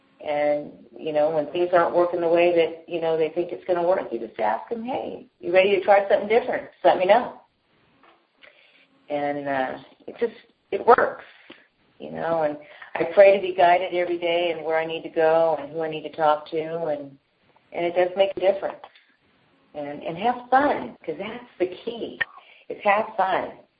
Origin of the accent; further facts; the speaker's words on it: Alameda, California, United States; I'm from Alameda, California.